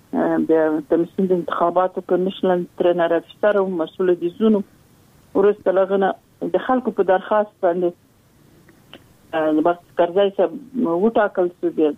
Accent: Logar, Afghanistan

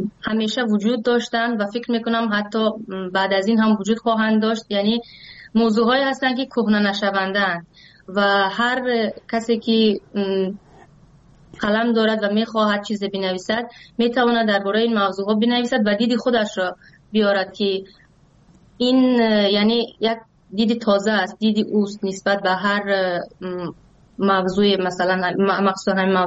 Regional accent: Tajikistan; من از کودکیم همیشه یک شکل زندگیمون به این گونه بوده که از کشور به کشور دیگر سفر کرده ایم، بله همیشه اون مقصد اصلی تاجیکستان بوده و ما همیشه برگشتیم به تاجیکستان

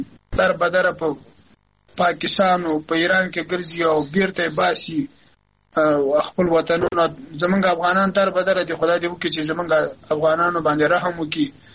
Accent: Afghanistan; now in Shiraz, Iran; موږ مهاجرین د افغانستان یو شمیر هیوادوال په ایران کې یو، په شیراز ولایت کې

